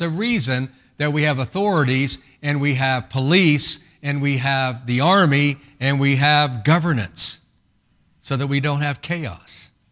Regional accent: Indiana, United States; Now, I'm from Indiana.

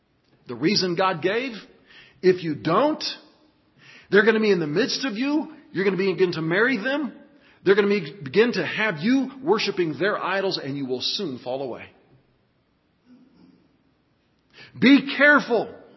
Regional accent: Hutchinson, Kansas, United States; I grew up near Hutchinson, Kansas. There's a little town called Yoder, Kansas.

